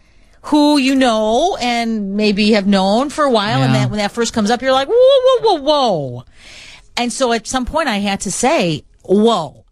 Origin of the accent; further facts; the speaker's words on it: Chicago, Illinois, United States; Yeah, I grew up in Chicago.